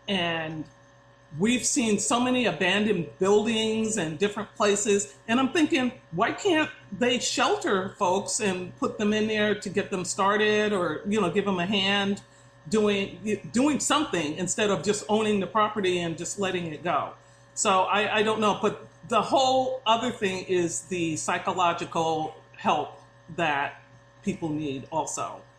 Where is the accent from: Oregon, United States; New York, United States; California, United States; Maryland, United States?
New York, United States; Well, I grew up in New York, so it might not have been out here, but I remember.